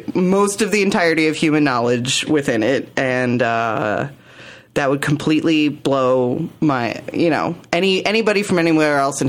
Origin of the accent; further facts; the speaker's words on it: Cincinnati, Ohio, United States; No, it's just where I went to college. I grew up in Cincinnati, Ohio.